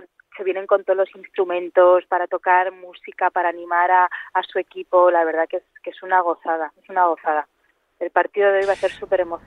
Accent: Madrid, Community of Madrid, Spain; Yo soy madrileña, por supuesto, porque nací en Madrid y me crié en Madrid, y Madrid es mi ciudad.

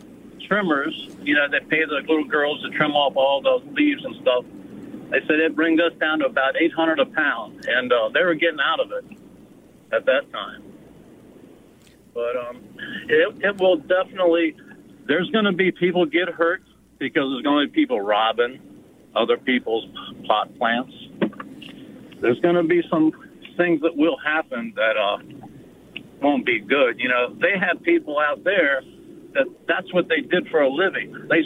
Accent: United States; I grew up in Montgomery County, but I have friends that went out to California when I lived out there.

